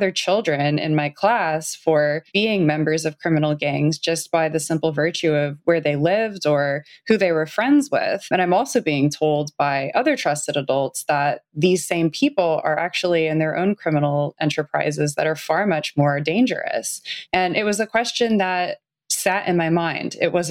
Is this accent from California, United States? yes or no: yes; Los Angeles, California, United States; I grew up in the Los Angeles area, and growing up, I mean, it was just something that people knew about in certain areas.